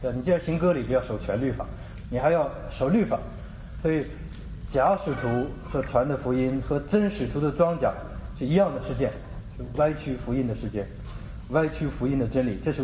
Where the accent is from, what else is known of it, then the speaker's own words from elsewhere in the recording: China; 我们中国人讲面子